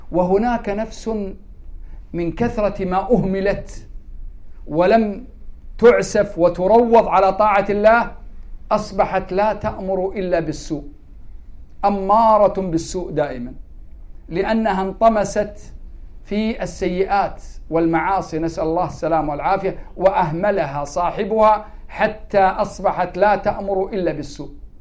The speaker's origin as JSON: {"language": "Arabic", "country": "Kuwait", "said": "وأن يحفظ بلادنا الكويت من كل مكروه وسوء"}